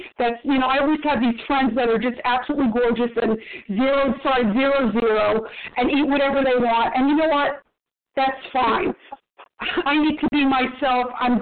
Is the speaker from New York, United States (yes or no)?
yes; New York City, New York, United States; I grew up in New York City, and the way you looked and the way you dressed were everything